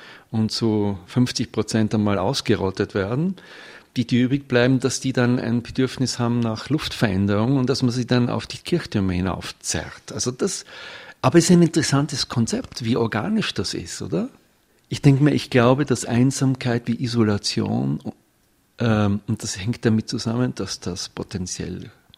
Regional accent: Vienna, Austria; Also ich bin aus Wien, ja, da habe ich Heimweh danach.

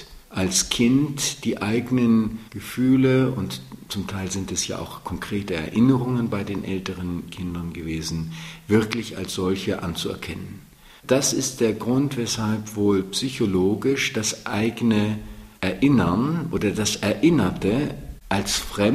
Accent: Szczecin, West Pomeranian Voivodeship, Poland; born there; Ich bin 1943 in Stettin geboren. In der Zeit der wichtigsten Bombardierungen auf die Werftstadt Stettin.

